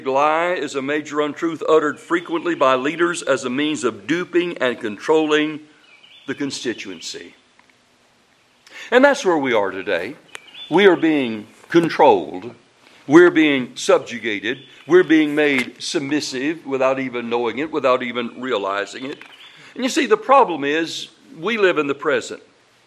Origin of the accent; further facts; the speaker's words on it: the South, United States; born there; accent: Southern; Because I was born in the South, and I'm planning on keeping my Southern accent, and I'm not ashamed of my Southern accent.